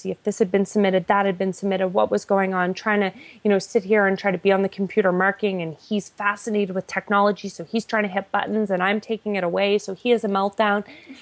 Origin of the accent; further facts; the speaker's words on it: Ottawa, Ontario, Canada; I was born and raised in Ottawa.